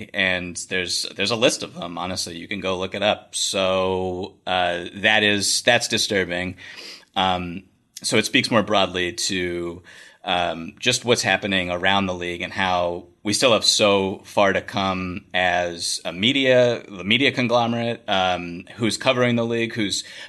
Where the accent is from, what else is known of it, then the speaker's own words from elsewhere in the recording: Boston, Massachusetts, United States; and I am from Boston. I was, 9 years old in 1997